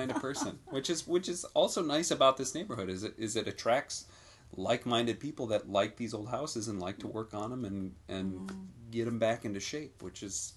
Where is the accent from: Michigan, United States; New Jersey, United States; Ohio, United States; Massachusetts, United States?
Michigan, United States; Detroit; I grew up in Detroit